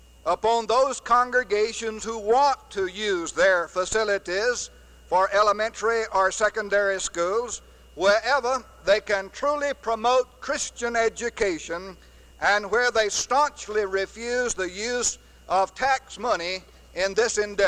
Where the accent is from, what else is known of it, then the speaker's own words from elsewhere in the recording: Louisiana, United States; Mr. Chairman, I'm from Louisiana.